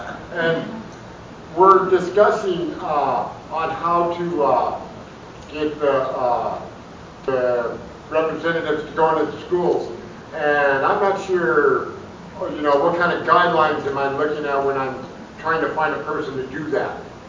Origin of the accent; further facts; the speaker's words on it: California, United States; And I'm from Northern California